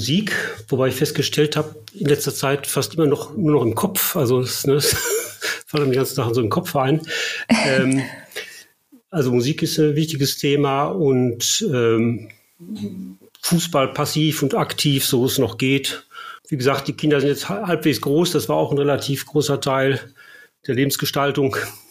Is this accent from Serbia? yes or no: no; Bochum, North Rhine-Westphalia, Germany; now in Hamburg, Germany; seit über 20 Jahren in Hamburg. Da haben wir auch unsere zwei Töchter großgezogen. Ursprünglich komme ich aus dem Ruhrgebiet, aus Bochum, genauer gesagt